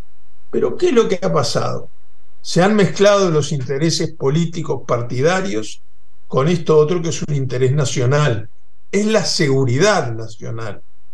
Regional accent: Uruguay; Él es el presidente y yo soy uruguayo.

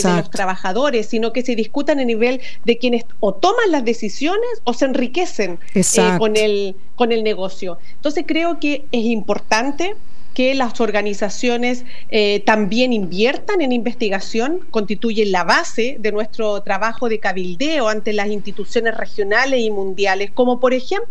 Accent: Chile; soy chilena, vivo en Santiago, de profesión periodista, como tú.

